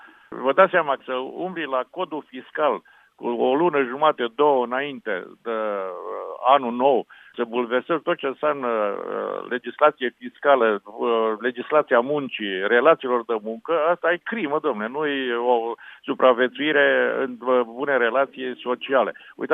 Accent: Deva, Hunedoara County, Romania; Eu sunt din Deva.

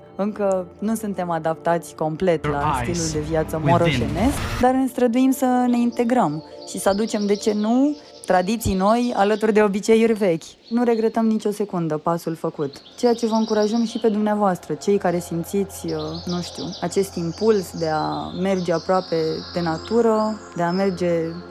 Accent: Bucharest, Romania; now in Maramureș, Romania; sunt bucureșteancă … este francez și împreună avem 4 copii

